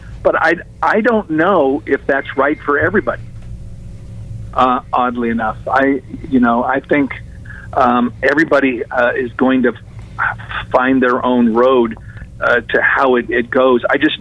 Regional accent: Seattle, Washington, United States; I grew up in Seattle, which is also kind of a water city

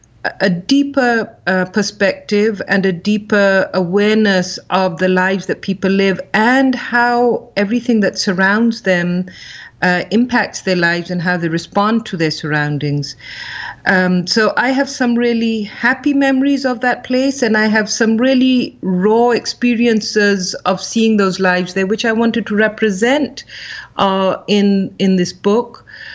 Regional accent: Pakistan; even though I grew up in Pakistan

